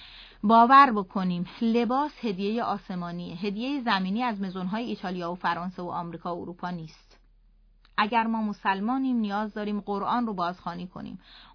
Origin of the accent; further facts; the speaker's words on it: Iran; ایرانی بودن ما انتخابی نبوده. من و تو این کشور متولد شدیم